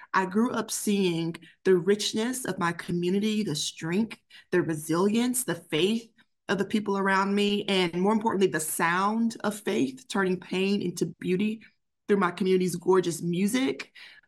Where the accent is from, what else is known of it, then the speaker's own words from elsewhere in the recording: Meridian, Mississippi, United States; So, as I mentioned, I'm from Mississippi, a place called Meridian, Mississippi.